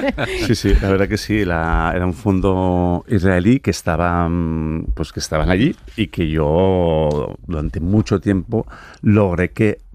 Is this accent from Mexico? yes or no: no; Valencian Community, Spain; además yo que soy valenciano, imagínate